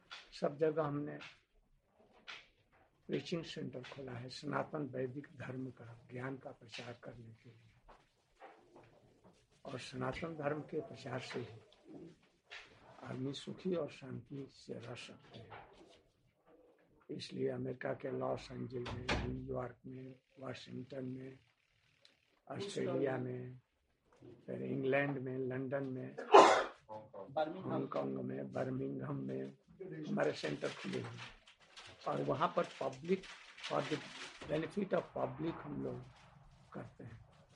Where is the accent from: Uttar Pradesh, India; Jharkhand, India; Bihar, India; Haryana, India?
Bihar, India; उन्होंने हमको हमारी बोली से समझ लिया कि आप बिहारी।